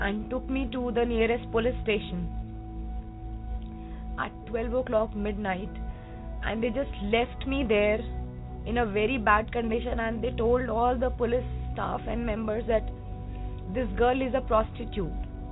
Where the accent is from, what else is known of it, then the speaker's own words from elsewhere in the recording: Delhi, India; I'm from Delhi.